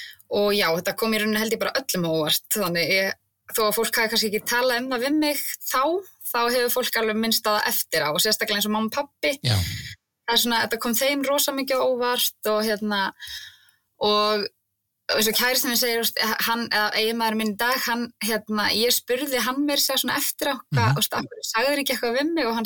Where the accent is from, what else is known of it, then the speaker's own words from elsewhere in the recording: Fáskrúðsfjörður, Eastern Region, Iceland; also born or lived in Reykjavík / Egilsstaðir; Ég 34 ára, fæddist í Reykjavík 21. september 1989 og yngsta barn foreldra minna og þrjá eldri bræður ólst upp á Fáskrúðsfirði, bara alla mína tíð og fer svo í menntaskólan Egilsstaði þar sem ég kynntist manninum mínum og núna búum við á Fáskrúðsfirði